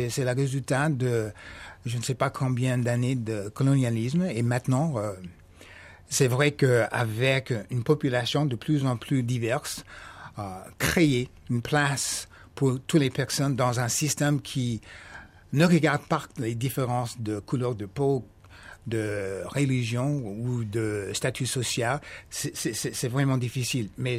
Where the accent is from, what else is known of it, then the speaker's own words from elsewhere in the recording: New Orleans, Louisiana, United States; born there; French is a second language; Moi, je suis né à la Nouvelle-Orléans en 1944.